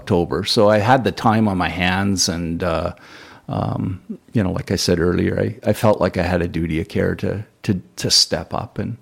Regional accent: Revelstoke, British Columbia, Canada; I feel very fortunate growing up in Revelstoke.

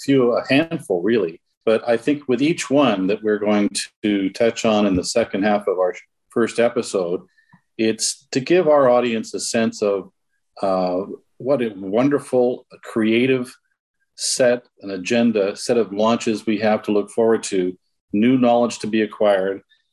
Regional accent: Canada; And as a Canadian, I think we're pretty excited

